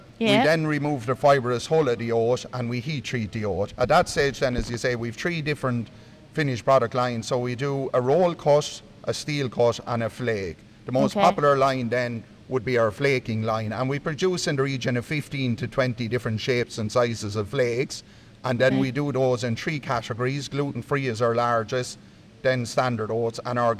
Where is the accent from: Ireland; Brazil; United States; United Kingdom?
Ireland; Wexford, Leinster; I'm originally from Wexford, but delighted to be here in Portlaoise.